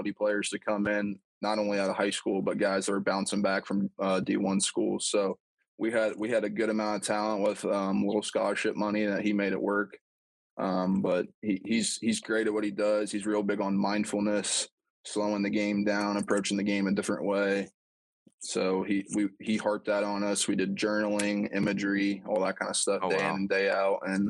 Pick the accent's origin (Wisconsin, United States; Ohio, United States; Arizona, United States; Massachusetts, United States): Ohio, United States; Cincinnati; I grew up in Cincinnati, actually played my high school baseball at Milford High School on the east side of Cincinnati, signed with the University of Cincinnati out of high school, played there for 2 years.